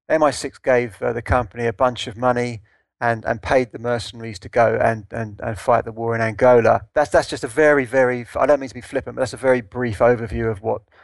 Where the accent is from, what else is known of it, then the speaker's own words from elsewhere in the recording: Sandhurst, South East England, United Kingdom; to when I grew up in Sandhurst